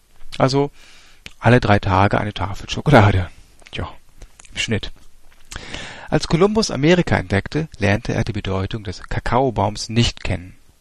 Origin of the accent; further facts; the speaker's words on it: Germany; Ich als Deutscher sage Paprika und die Schweizer sagen dazu Peperoni